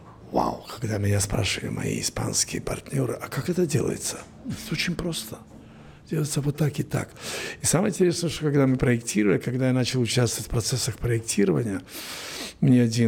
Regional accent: Samarkand, Samarqand Region, Uzbekistan; born there; first language Spanish; Russian is a second language; я родился в Самарканде, я родился в сене испанской колонии, все говорили по-испански, включая мама, которая знала испанский язык из университета.

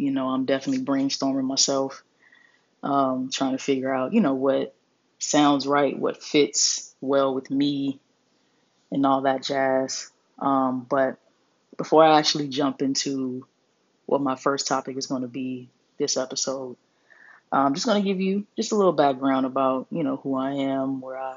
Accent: New Roads, Louisiana, United States; also born or lived in New Orleans; I was born in New Orleans, Louisiana. I'm originally from Louisiana. However, I'm not, from New Orleans. I believe I moved to New Rose, Louisiana, probably around, I don't know, maybe five, six, maybe younger, give or take a year or two.

